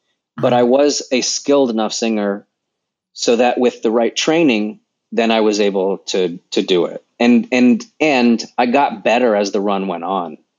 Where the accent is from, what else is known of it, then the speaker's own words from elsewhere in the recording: Sacramento, California, United States; born there; I was born in Sacramento. So I always planned to move to California eventually.